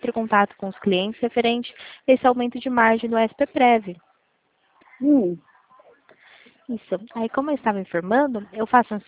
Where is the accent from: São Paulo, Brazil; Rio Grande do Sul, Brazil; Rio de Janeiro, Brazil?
São Paulo, Brazil; Limeira; Limeira, São Paulo. Sou